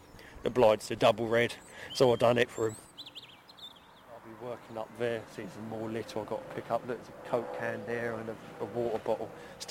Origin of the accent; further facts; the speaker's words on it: Addiscombe, London, United Kingdom; I grew up in Addiscombe, and I lived in Addiscombe for well over 20 years. And I went to Woodside School.